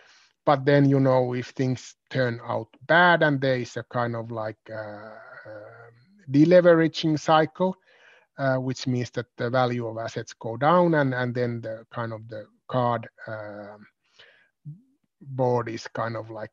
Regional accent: Vaasa, Ostrobothnia, Finland; as I come from Vaasa

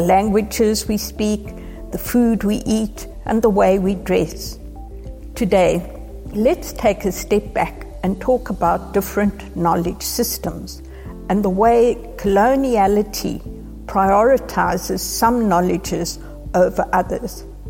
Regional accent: South Africa; I'm from South Africa, and for more than 40 years, I've been working in some of the most marginalized communities in my very diverse country. We have 11 official languages

